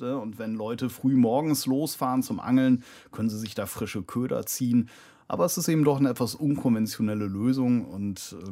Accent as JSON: {"language": "German", "region": "North Rhine-Westphalia", "country": "Germany", "lives_now": "Berlin, Germany", "said": "Also ich bin ein Westfale in Berlin, so ist es eben."}